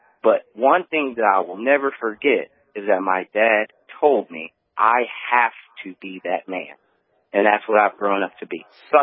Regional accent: Beaumont, Texas, United States; You know, I grew up back in Beaumont, Texas, and growing up real early on, my parents had split apart.

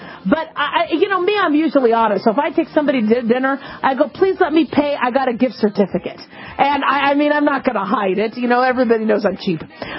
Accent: Las Vegas, Nevada, United States; You know, I grew up in Vegas in the 80s when you would have $3.99 dinners, $2.99 lunch, $1.99 breakfast, right?

